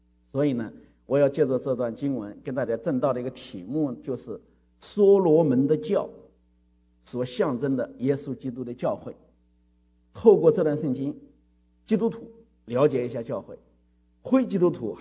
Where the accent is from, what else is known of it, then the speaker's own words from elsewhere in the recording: China; 是中国人，我是这个，如果不是来这里待了几年，我应该哪里都，我是都是吃中国的水粮食，喝中国的水长大的，我到今天还是爱着我的国家，爱着中国人，我爱国，我是基督徒，爱我的国家，我是中国人。